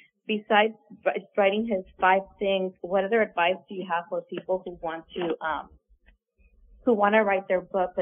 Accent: California, United States; I'm from California.

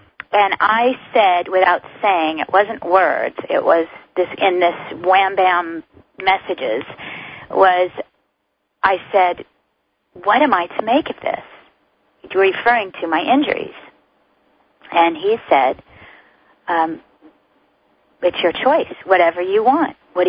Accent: California, United States; obviously I grew up in California. I was a little beach girl, and image was very important to me.

